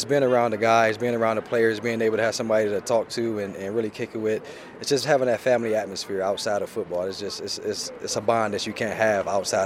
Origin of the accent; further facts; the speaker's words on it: Detroit, Michigan, United States; He's from Detroit. I'm from Detroit.